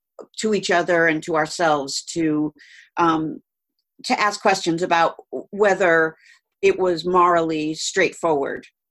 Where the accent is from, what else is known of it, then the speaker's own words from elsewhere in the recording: New York, United States; I grew up on Long Island and in around New York City, so I knew a lot of Catholic kids, and I suppose more than you would in the middle of the country.